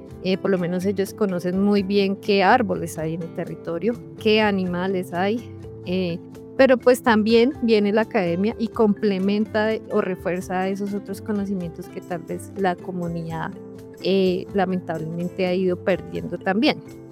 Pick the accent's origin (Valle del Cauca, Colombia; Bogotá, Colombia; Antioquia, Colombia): Bogotá, Colombia; yo realmente soy de Bogotá, entonces llegar a otra región, adaptarme